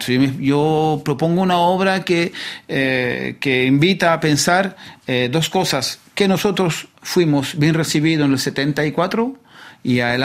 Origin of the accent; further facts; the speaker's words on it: Chile; now in France; yo sé que viviendo en barrios populares desde que llegué de Chile a Francia... siempre estuve viviendo en todos los suburbios